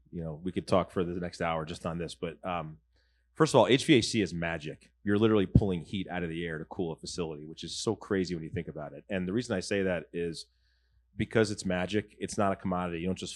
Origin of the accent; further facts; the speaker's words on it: Wilton, Connecticut, United States; I grew up in Wilton, Connecticut, and right down the road from Christopher Walken.